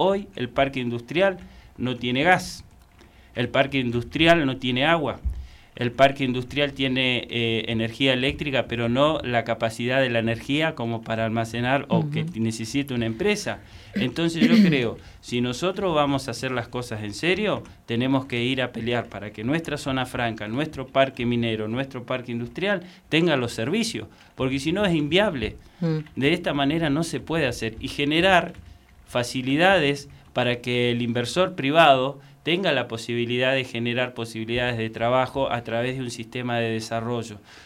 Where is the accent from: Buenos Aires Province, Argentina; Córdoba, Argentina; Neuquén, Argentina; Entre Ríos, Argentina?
Neuquén, Argentina; Zapala; Yo soy nativo, criado acá en Zapala